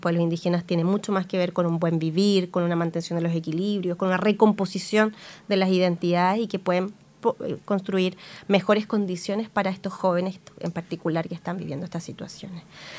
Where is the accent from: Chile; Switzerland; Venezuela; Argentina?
Chile; Santiago, Santiago Metropolitan Region; siempre van a notar que tú eres una persona de afuera, yo soy una santiaguina